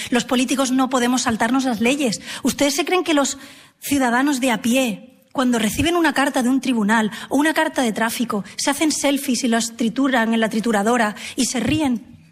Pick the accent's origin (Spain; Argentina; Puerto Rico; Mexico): Spain; Catalonia; Están pensando qué va a pasar en Cataluña, qué va a pasar en mi tierra.